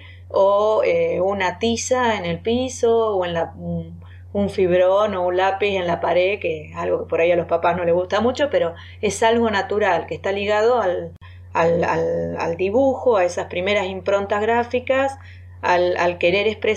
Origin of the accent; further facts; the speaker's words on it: Coronel Dorrego, Buenos Aires Province, Argentina; born there; now in Cutral Có, Argentina; Nací en Coronel Dorrego, provincia de Buenos Aires, y desde el año 95 estoy radicada acá en la provincia de Neuquén, en la ciudad de Cutralcó.